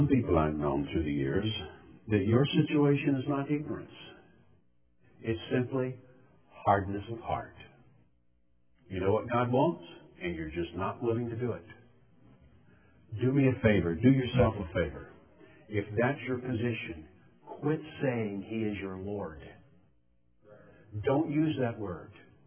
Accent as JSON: {"language": "English", "region": "Alabama", "country": "United States", "said": "it's no secret to you guys that I come from South Alabama poor white trash."}